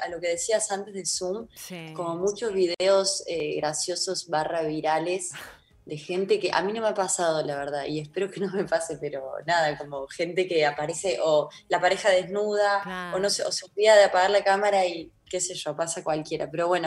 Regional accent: Córdoba, Argentina; moved away; siempre decía, soy de Córdoba, y yo dejo en claro, soy cordobesa, pero me siento bastante de acá ya, ¿viste?

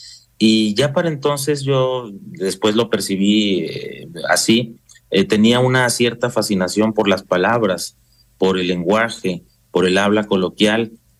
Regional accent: Mexico; No solo era niño, sino que también pues, como niño mexicano, pues no reconocía el lunfardo

